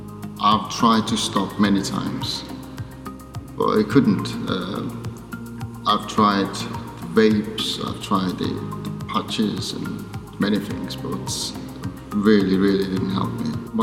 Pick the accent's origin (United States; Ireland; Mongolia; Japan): Mongolia; now in United Kingdom; I'm from Mongolia. I lived in the UK for 11 and a half years.